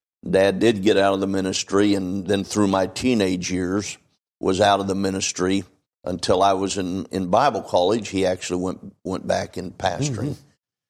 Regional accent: Strathmore, California, United States; And my dad was a pastor, and when I was born, he was pastoring Faith Baptist Church in Strathmore, California, and so I grew up in church

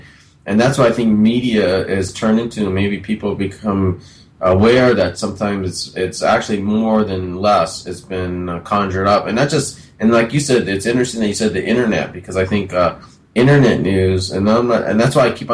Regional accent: California, United States; I grew up and lived in California all my life.

